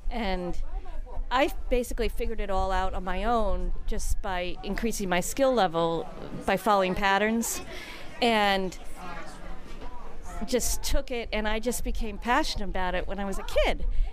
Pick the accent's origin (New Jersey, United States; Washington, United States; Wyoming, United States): New Jersey, United States; Dover; Oh, I'm from New Jersey. I'm from this town called Dover, which is about 35 miles outside New York City.